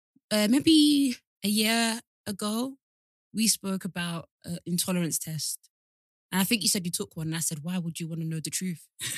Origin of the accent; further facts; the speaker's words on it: Nigeria; I know I'm Nigerian, but allow it.